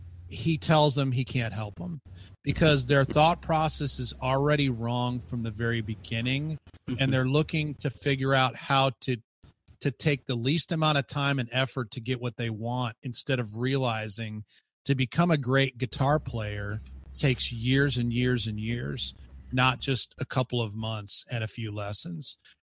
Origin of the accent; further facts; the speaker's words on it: Chicago, Illinois, United States; I grew up in the Chicago area.